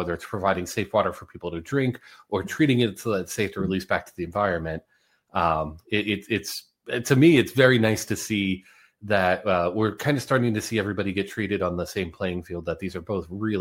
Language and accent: English; Ohio, United States; and even my home state, Ohio